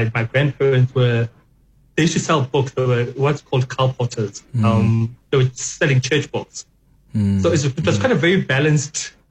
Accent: Klerksdorp, North West, South Africa; You know what? Klerksdorp is a strange place. Everyone is quite outspoken there.

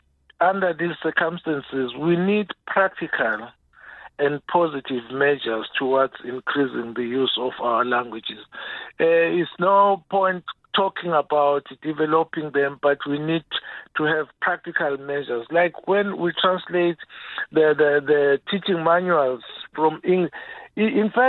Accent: Ngwavuma, KwaZulu-Natal, South Africa; I come from Ngwavuma district myself, and I've developed three dialects because of the language contact between the neighboring countries.

